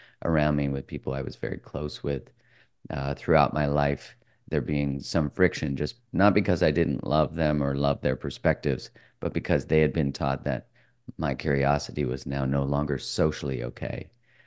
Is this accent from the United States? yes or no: no; Canada; I'm Canadian.